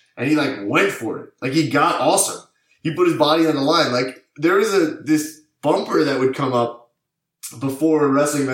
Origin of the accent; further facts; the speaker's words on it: East Coast, United States; I just know I'm from the East Coast, so I just know all the.